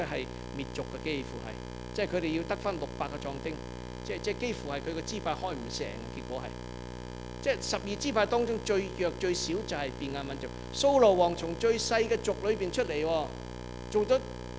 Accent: Canada; 這樣你在加拿大，我們加拿大人最流行的是怎樣呢？

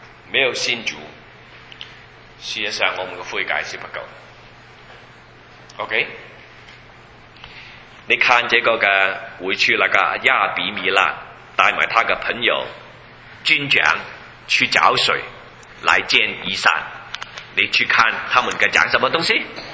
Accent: Guangdong, China; Chinese is a second language; 你我是广东人啊

